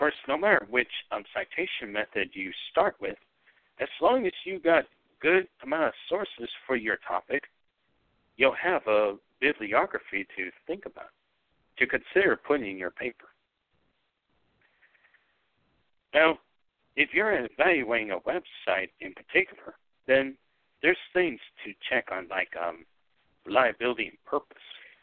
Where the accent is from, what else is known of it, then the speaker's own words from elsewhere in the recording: Texas, United States; born there; I was born in Texas on January 14th, 1992. I consider that a good old state of Texas.